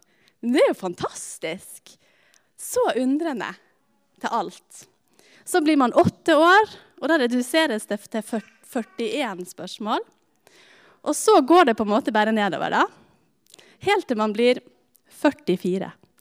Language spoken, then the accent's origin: Norwegian; Stokmarknes, Nordland, Norway; Det er liksom flere folk enn det bodde det på Stokmarknes der jeg kommer ifra.